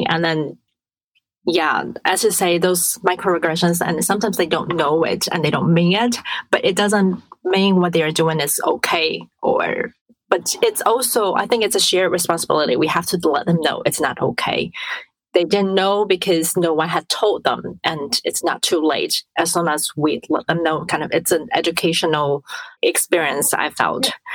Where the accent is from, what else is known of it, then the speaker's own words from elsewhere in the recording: Taiwan; because I grew up in Taiwan